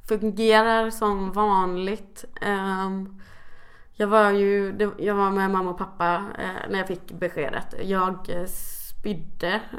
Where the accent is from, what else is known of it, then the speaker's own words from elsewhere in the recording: Kalmar, Kalmar County, Sweden; jag kommer från Kalmar. Familj, två föräldrar, två syskon, jättebra relationer.